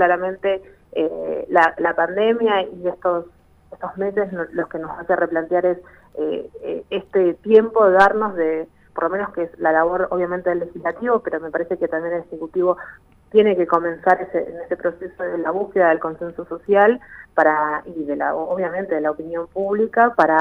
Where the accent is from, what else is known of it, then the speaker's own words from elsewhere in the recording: Bariloche, Río Negro, Argentina; yo soy nacida y criada en Bariloche